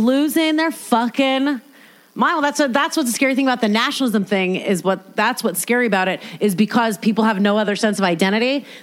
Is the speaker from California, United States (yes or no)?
yes; California, United States; born there; Oh, I was born here. So I'm a Californian.